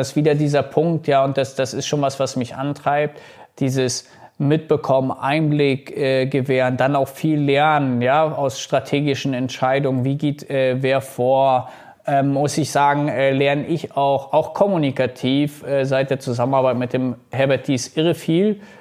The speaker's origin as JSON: {"language": "German", "town": "Wolfsburg", "region": "Lower Saxony", "country": "Germany", "tie": "born or raised there", "said": "Bin gebürtiger Wolfsburger"}